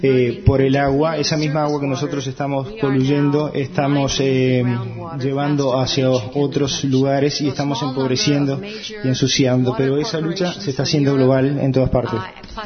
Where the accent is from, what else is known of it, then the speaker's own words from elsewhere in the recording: Canada; Créanme que también en mi país, en Canadá, hay una enorme desigualdad entre la gente.